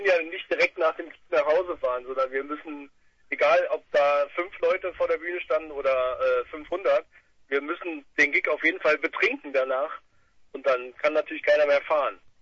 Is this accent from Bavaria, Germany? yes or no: no; Schwalmstadt, Hesse, Germany; Wir sind aus Hessen, wir sind aus Nordhessen. Also wir hören uns vielleicht nicht ganz so hessisch an wie die Südhessen oder wie die Frankfurter oder so. Wir sind so aus Schwalmstadt, das ist so ein bisschen südlich von Kassel.